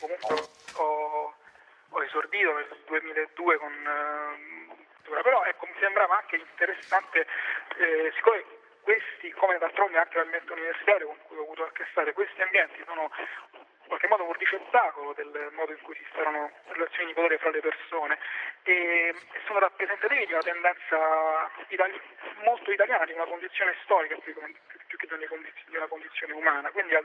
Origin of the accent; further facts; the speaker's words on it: Rome, Lazio, Italy; io poi sono di Roma, quindi molto perfetto.